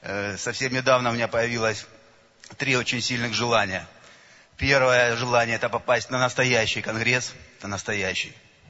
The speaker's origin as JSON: {"language": "Russian", "town": "Kharkiv", "region": "Kharkiv Oblast", "country": "Ukraine", "said": "Я вчера пришел, я харьковчанин, пришел домой"}